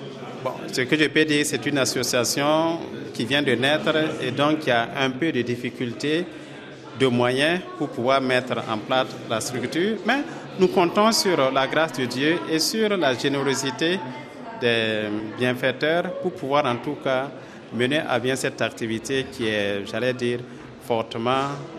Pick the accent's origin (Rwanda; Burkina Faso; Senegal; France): Burkina Faso; Chez nous, au Burkina, on peut dire qu'il y a un certain nombre.